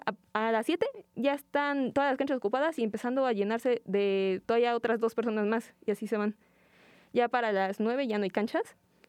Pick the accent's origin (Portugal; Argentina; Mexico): Mexico; State of Mexico; also born or lived in Tabasco / Veracruz; De hecho, te comentaba el otro día, he vivido en prácticamente todo México. Nací en Tabasco, me quedé viviendo unos meses ahí.